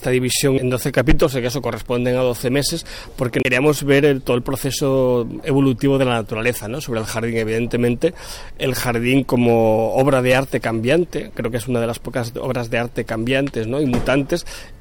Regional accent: Asturias, Spain; ya los empecé a amar en mi tierra natal, en Asturias

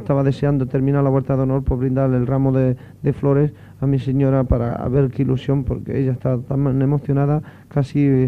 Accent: Toledo, Castilla-La Mancha, Spain; Y esto para mí, pues indiscutiblemente, como toledano, me honra.

